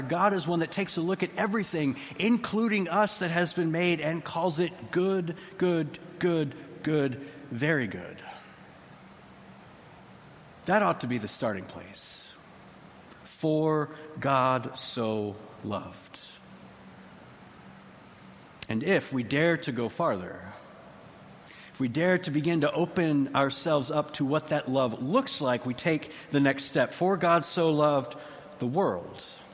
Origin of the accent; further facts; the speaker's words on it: Texas, United States; I have heard that numerous times growing up in Texas and in the South.